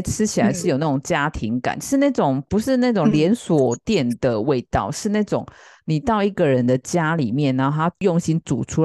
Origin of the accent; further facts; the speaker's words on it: Taiwan; 会不会日本人对我们就是台湾人有一些敌意啊